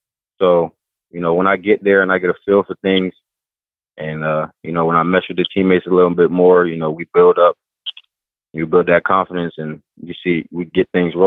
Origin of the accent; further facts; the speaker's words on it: Connecticut, United States; You know, growing up in Connecticut, you know, I was probably, my house probably like 15 minutes from the stadium.